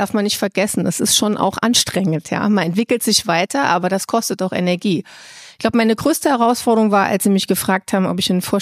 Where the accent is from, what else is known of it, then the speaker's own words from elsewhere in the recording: Holz, Saarland, Germany; meine Eltern sind ja beide Saarländer und ich bin in Saarland dann groß geworden, in Holz bei Saarbrücken. Und ehrlich gesagt, habe ich vor 20 Jahren gesagt, ich verlasse dieses wunderbare Saarland und gehe in die große Welt. So, und jetzt bin ich wieder hier.